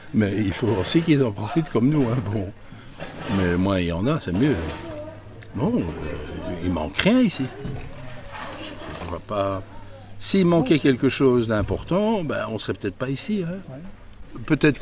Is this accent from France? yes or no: no; Belgium; Nous sommes belges.